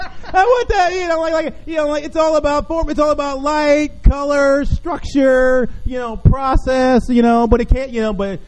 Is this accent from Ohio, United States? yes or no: yes; Ohio, United States; you know, like I'm from Ohio.